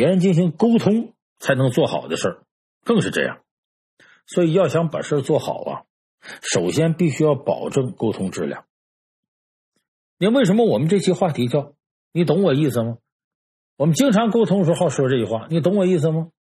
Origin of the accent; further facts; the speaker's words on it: China; 就我们中国人呢，有一个自古流传下来一个说话习惯